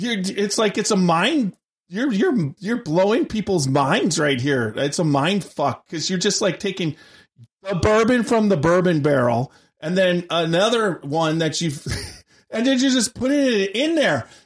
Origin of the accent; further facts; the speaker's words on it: Milwaukee, Wisconsin, United States; She's from my hometown, Milwaukee, where I was born.